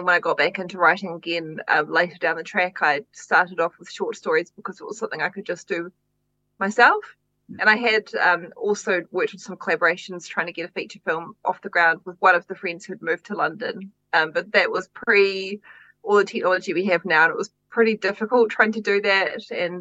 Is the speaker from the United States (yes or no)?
no; Christchurch, Canterbury, New Zealand; I started writing plays, and I grew up in Christchurch